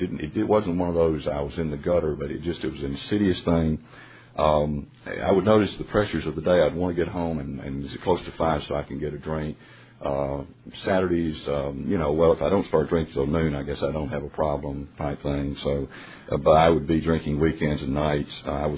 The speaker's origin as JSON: {"language": "English", "region": "Tennessee", "country": "United States", "tie": "born or raised there", "said": "Came back and actually settled in my hometown of Tennessee."}